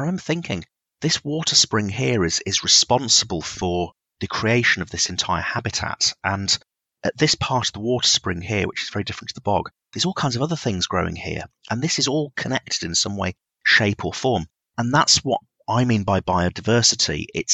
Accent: Birmingham, West Midlands, United Kingdom; I grew up just outside Birmingham, a place called Sutton Park

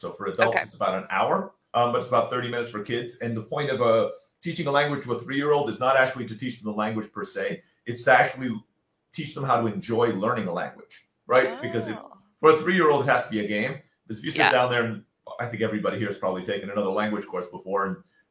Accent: Istanbul, Turkey; İstanbul'da büyüdüm. There you go. I grew up in Turkey, so actually Turkish is my second language.

